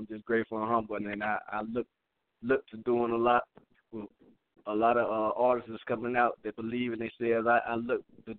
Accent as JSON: {"language": "English", "town": "Charlotte", "region": "North Carolina", "country": "United States", "said": "I'm from Charlotte."}